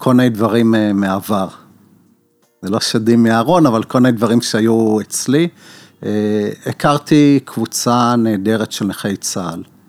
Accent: Beit Zera, Northern District, Israel; נולדתי בקיבוץ, משפחה עם 6 ילדים, גדלתי עם כל...

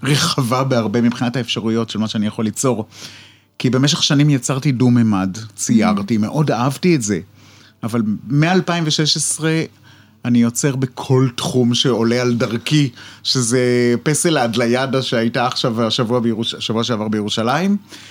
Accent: Canada; now in Israel; מעניין כי זה נכון, שבקנדה הציורים שלי באמת היו כאלה, מין פנטזיה לאיזה עולמות קסומים וחמימים

